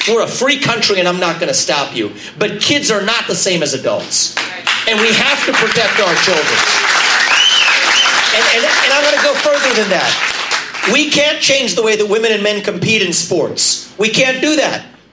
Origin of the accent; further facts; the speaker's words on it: Ohio, United States; I grew up in Ohio in the 1990s, and we're in a different place today.